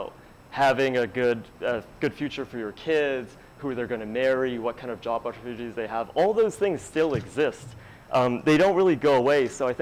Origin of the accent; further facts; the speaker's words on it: Canada